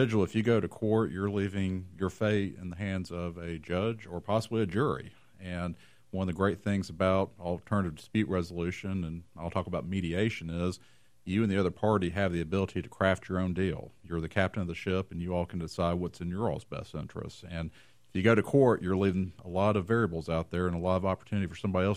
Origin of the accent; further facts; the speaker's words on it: Chattanooga, Tennessee, United States; I'm from Chattanooga. I moved around a lot, but ended up back here, and my wife's an attorney as well. So Chattanooga's home for us.